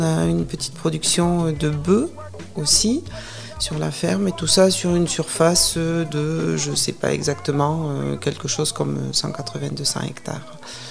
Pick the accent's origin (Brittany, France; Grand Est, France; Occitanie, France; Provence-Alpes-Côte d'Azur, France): Occitanie, France; moi j'ai grandi en ville. Voilà, mes parents avaient quitté la ferme pour aller s'installer en ville. J'ai grandi dans le Gers, exactement.